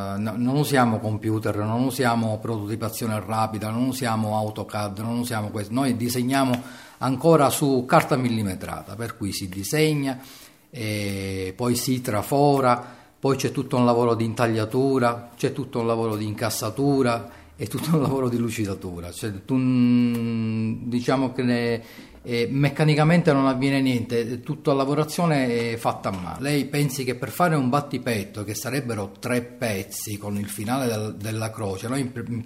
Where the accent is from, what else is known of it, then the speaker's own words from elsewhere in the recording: Palermo, Sicily, Italy; Allora, papà viene da una famiglia di artigiani orafi e noi siamo palermitani, non siamo di Piana.